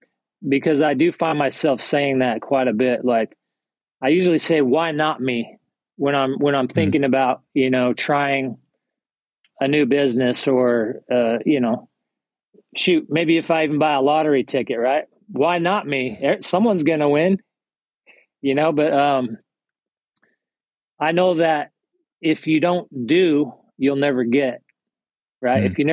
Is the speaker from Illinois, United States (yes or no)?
no; Salt Lake City, Utah, United States; moved away as an adult; now in East Texas, United States; I'm originally from Salt Lake City. At that time, I described earlier when the world went to hell, we decided to move out here to East Texas and start a homestead.